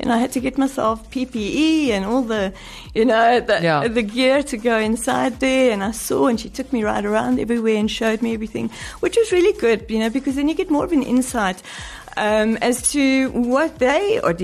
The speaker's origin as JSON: {"language": "English", "town": "Irene", "region": "Gauteng", "country": "South Africa", "tie": "born or raised there", "said": "I grew up in Irene, so I played in the Hennops River."}